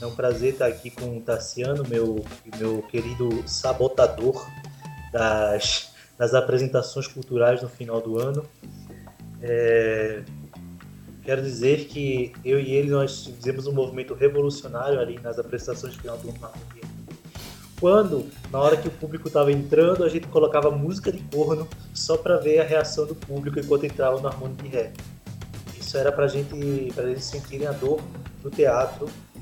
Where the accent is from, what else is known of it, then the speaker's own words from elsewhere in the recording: Pernambuco, Brazil; accent: Pernambuco; now in São Paulo, Brazil; sou de Pernambuco, como meu sotaque já meio que tá me denunciando. Moro há 5 anos em São Paulo. Não perdi meu sotaque, graças ao meu bom Deus. Sou formado em História pela Federal de Pernambuco.